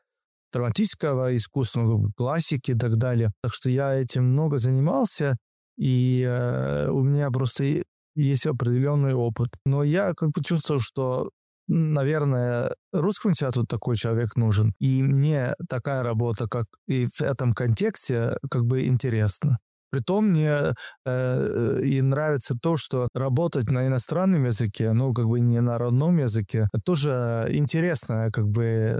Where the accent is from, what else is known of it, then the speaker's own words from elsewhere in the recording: Estonia; понятно, я эстонец